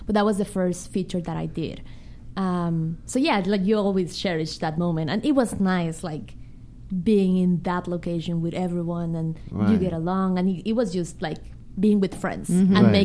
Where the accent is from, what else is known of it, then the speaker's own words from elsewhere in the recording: United States; As an American native speaker, there are sounds that I just don't hear.